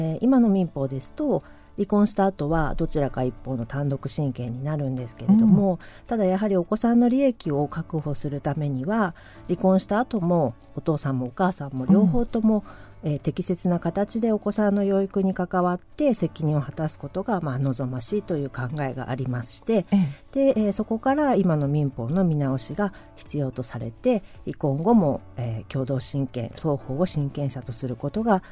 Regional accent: Yamanashi, Japan; also born or lived in Tokyo; 生まれは東京ですけれども、ええ、もう幼稚園から高校卒業するまでは山梨で育ちました

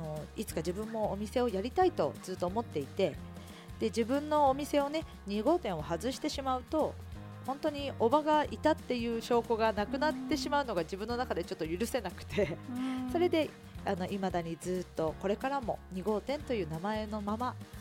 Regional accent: Fuefuki, Yamanashi, Japan; 私は笛吹市の出身になります。

